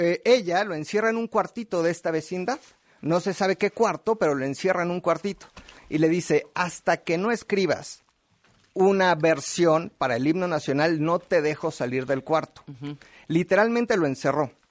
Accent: Mexico City, Mexico; Nací aquí en la Ciudad de México, crecí desde que tengo uso de razón en el corazón de la Condesa, en la calle Ámsterdam, ¿no? Entre Chilpancingo y Tlacíhuatl, en un edificio de 1928

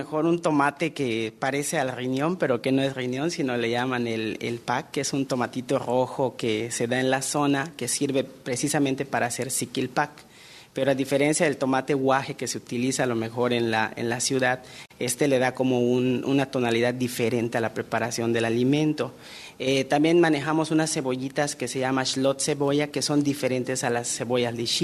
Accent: Halachó, Yucatán, Mexico; yo soy de Jalachó, de una población cercana a Campeche.

